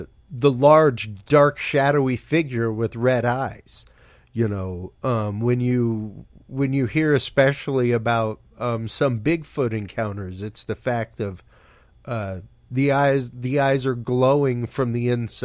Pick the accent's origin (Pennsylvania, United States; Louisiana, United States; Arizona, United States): Louisiana, United States; You know, I'm Cajun. We have the Rougerou. And yeah, like that came directly over from France with us all the way through Acadia, all the way down.